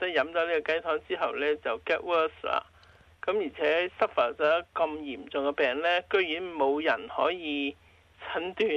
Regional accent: China

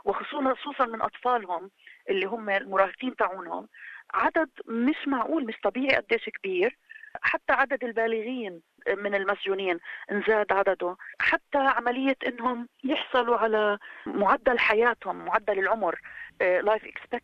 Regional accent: Palestine; وهذا الكلام بمس وتر حساس عندي كفلسطينية.

